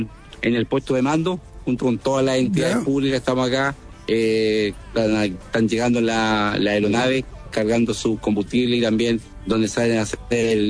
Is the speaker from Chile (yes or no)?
yes; Chile; somos chilenos como todos, pagamos los impuestos como todos chilenos